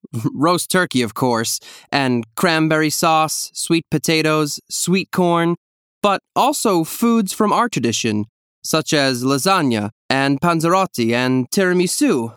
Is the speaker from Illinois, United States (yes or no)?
no; San Francisco, California, United States; from San Francisco, California.